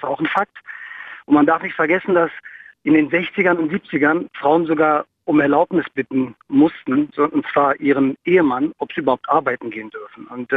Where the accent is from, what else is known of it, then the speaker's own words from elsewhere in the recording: Germany; Ich bin Deutscher mit türkischem Integrationshintergrund